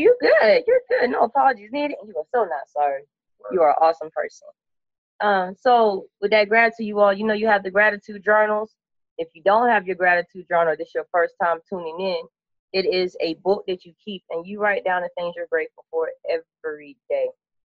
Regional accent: the South, United States; Because, you know, we're from the South. We say thank you and yes, sir, and no, sir, and you're welcome all the time.

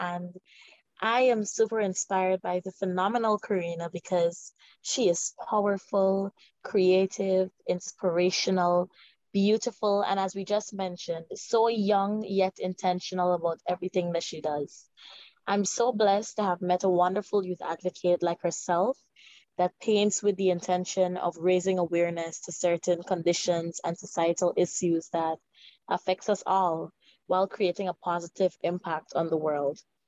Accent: Georgetown, Demerara-Mahaica, Guyana; I'm from West Rumveld, Georgetown, Guyana.

